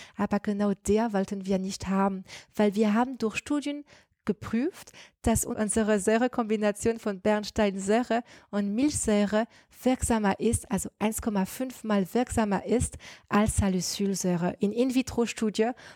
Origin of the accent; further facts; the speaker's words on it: France; German is a second language; now in Germany; Und wie man das bestimmt hört, ich bin auch made in France. Ich komme ursprünglich aus Frankreich